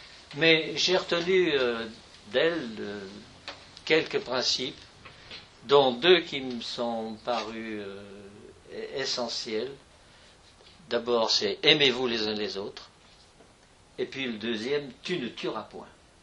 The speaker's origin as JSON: {"language": "French", "town": "Villars-les-Dombes", "region": "Auvergne-Rhône-Alpes", "country": "France", "tie": "born or raised there", "said": "Je suis originaire de la Dombe, un petit village de la Dombe, puis ensuite j'ai passé ma jeunesse dans un village un peu plus gros qui s'appelle Villars-les-Dombes"}